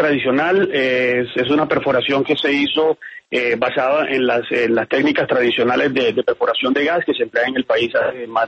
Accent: Colombia; nosotros como colombianos

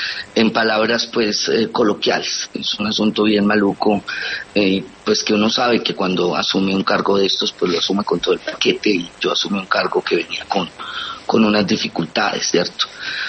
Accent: Colombia; es mi responsabilidad como ciudadana colombiana

